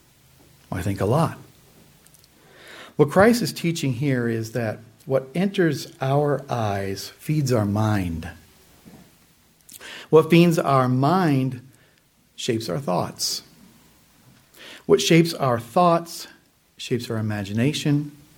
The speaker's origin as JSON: {"language": "English", "region": "Midwest", "country": "United States", "tie": "born or raised there", "said": "This reminds me of something from my childhood growing up in the Midwest. We have something there called humidity that you don't really have too much out here."}